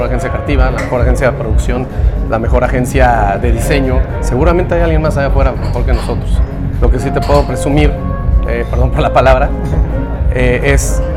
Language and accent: Spanish; Mexico; nuestra importancia como mexicanos.